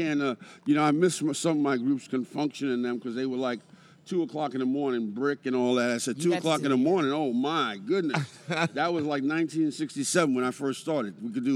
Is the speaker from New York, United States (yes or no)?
yes; New York, United States; and I'm from New York